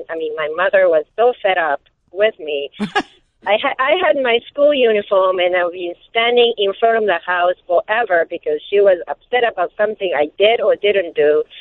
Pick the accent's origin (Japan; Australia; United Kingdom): Japan; I am from there. I was born and raised in Japan.